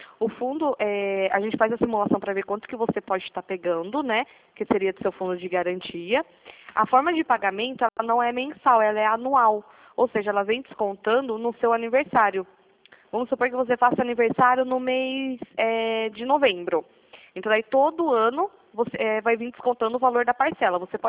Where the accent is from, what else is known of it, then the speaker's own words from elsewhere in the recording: Piracicaba, São Paulo, Brazil; Eu sou aqui de Piracicaba, interior de São Paulo.